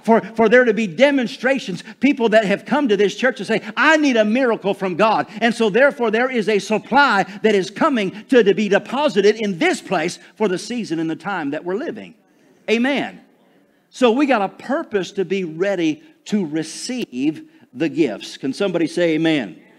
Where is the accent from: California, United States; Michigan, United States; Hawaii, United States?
Michigan, United States; Everybody asks me, say, where are you from? I'm from Michigan. You ain't from Michigan. I'm like, yes, I am. I just hang around these Southern guys, you know, and I start talking Southern.